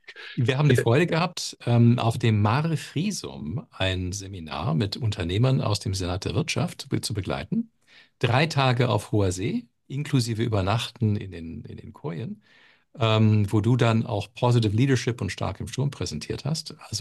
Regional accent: Toronto, Ontario, Canada; German is a second language; moved away as an adult; now in Germany; Ich bin Kanadier, ich kam aus Toronto, habe mein Studium in Deutschland abgeschlossen und dann bin ich geblieben

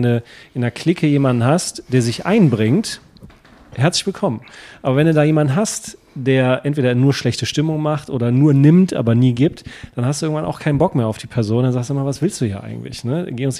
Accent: Cologne, North Rhine-Westphalia, Germany; Ich komme aus Köln.

